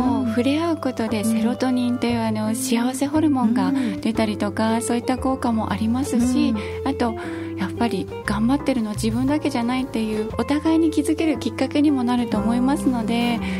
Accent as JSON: {"language": "Japanese", "town": "Iino", "region": "Fukushima", "country": "Japan", "tie": "born or raised there", "said": "自分の実家が飯野町で"}